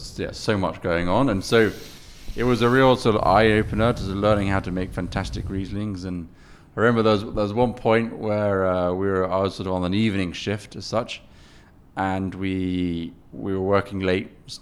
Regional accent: London, United Kingdom; also born or lived in Switzerland; So I was born in Switzerland. I was lived in London my whole life. My father's from Holland and my mother's from Germany. Yeah, so I'm sort of a European kind of mixture, should we say.

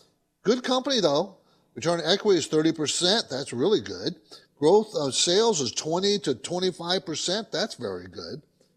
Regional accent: San Diego, California, United States; born or raised there

